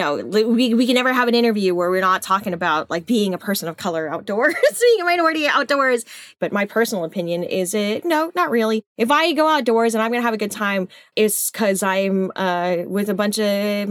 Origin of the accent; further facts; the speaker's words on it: Texas, United States; Like, I'm from Texas. It should not be this hard for me to go hunting.